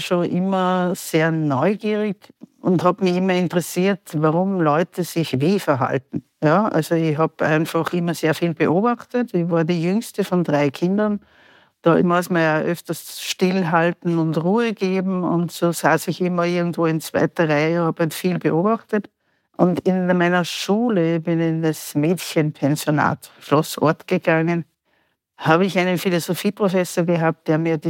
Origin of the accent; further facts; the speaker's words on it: Gmunden, Upper Austria, Austria; weil ich komme aus Gmunden, das Traunviertel finde ich ja noch schöner